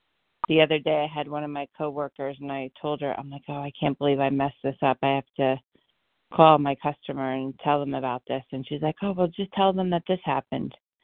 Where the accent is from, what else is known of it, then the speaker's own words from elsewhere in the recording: Poughkeepsie, New York, United States; I'm from Poughkeepsie, New York